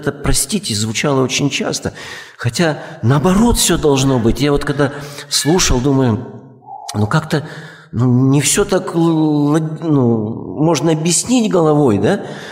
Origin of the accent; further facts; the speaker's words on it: Far East, Russia; also born or lived in Moldova; потом мы переехали в Молдавию с Дальнего Востока